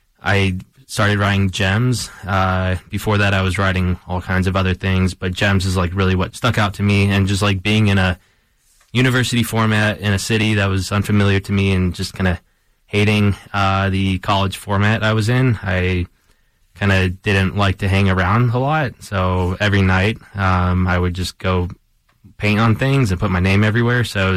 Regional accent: Chicago, Illinois, United States; I'm originally from Southwest Side Chicago. I grew up painting there and just, like, seeing, like, graffiti everywhere I was from, because the neighborhood I'm from is Pilsen, and it's just, like, this very historic Chicano community that's just covered in graffiti.

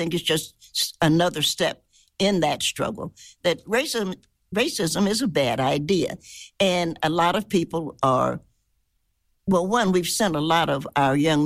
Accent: United States; States, in which I was born, and for whatever countries mean, and it means less and less to me, but I'm an American.

